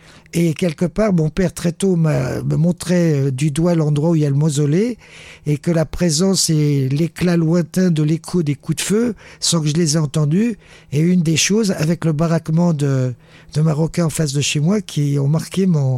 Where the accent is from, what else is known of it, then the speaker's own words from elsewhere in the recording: Paris, Île-de-France, France; born there; Non, je suis né à Paris d'une famille italienne.